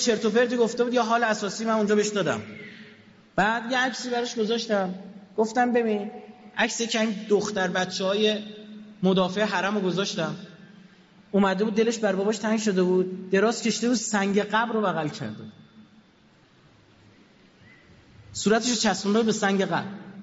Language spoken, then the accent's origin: Persian; Iran; ما ایرانیم. 500 سال زمان شاه عباس اومدیم اینجا، قبلش هم از خارج نیومدیم، همون موقع هم از ایران اومدیم، از شمال غرب ایران اومدیم مرکز ایران. ما قوم ایرانی هستیم.